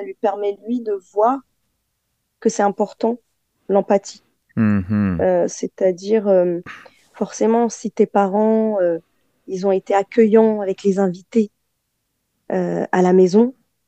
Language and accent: French; Morocco; quand moi je suis arrivée du Maroc, c'était plus facile pour moi de pas rentrer dans le moule